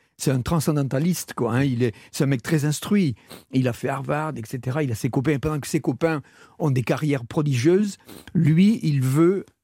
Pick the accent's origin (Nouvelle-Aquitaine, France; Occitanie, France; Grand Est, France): Occitanie, France; Vielmur; je suis né à Vielmur dans le Tarn, village tout petit, et derrière chez moi il y avait les champs.